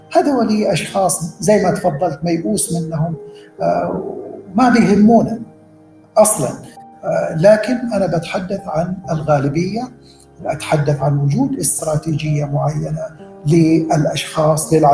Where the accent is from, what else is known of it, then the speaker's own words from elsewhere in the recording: Saudi Arabia; كل الأمور هذه بتعطي انطباع جيد عننا كسعوديين وعن المملكة العربية السعودية.